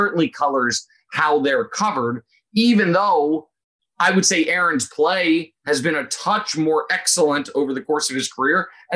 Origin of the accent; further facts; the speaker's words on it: Kansas City, Missouri, United States; this is why Kansas City, my hometown, it's so important if we get a great athlete that they like it there, because there's no famous people.